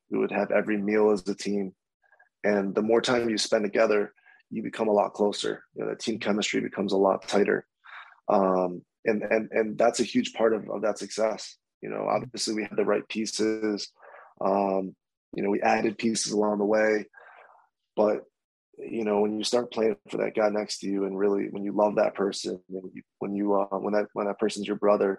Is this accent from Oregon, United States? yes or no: no; Rochester, New York, United States; Really cool to play for my hometown again. You know, I grew up going to every Nighthawks game.